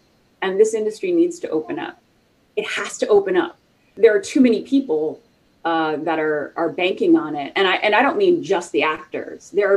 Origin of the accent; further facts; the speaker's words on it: the South, United States; and I grew up like in the South.